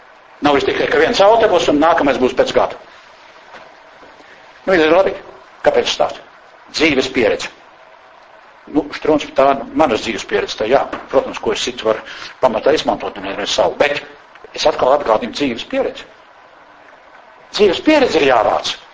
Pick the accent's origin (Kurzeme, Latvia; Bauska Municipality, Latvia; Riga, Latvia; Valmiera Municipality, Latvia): Valmiera Municipality, Latvia; Valmiera; Šis studiju kurs pirmoreiz sākās 1997. Gadā manā dzimtajā pilsētā Valmierā.